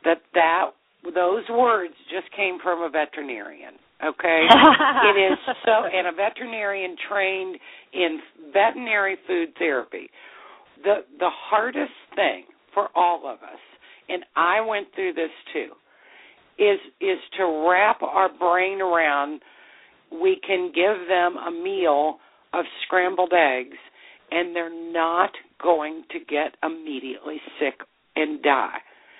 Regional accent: the South, United States; accent: southern; Possible. That's my southern accent.

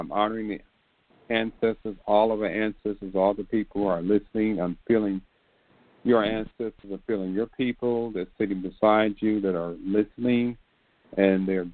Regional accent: Detroit, Michigan, United States; I grew up in Detroit, Michigan, and I went into the Detroit Institute of Art Museum, I believe, and I was in nursery school.

